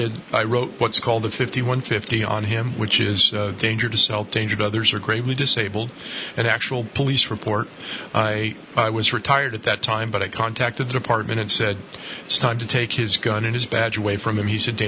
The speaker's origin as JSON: {"language": "English", "town": "Claryville", "region": "New York", "country": "United States", "tie": "born or raised there", "said": "I grew up on the East Coast. I grew up, and I went to Woodstock."}